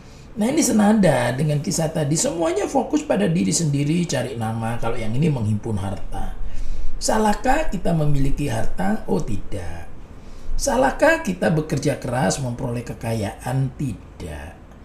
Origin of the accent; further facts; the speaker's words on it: East Java, Indonesia; born there; Lalu saya ini lahir di Pulau Madura, ya.